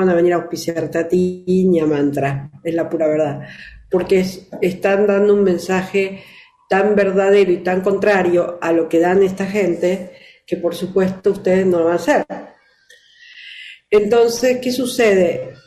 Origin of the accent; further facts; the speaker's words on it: Argentina; inclusive yo, que también vengo de la Argentina, somos seres que estamos conectados espiritualmente debido a nuestra naturaleza